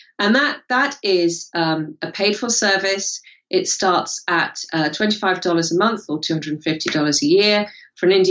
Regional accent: United Kingdom; in the UK, you can hear from my accent, Waterstones, to Amazon

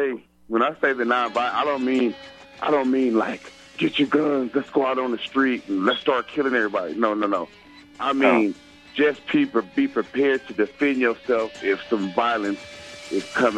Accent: New Mexico, United States; that's not true. I'm from New Mexico. That's not true.

